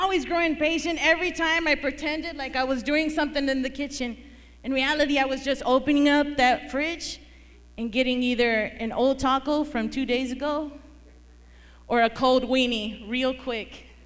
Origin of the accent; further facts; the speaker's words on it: Houston, Texas, United States; Originally, I'm from Houston, Texas. And I hated the weather outside.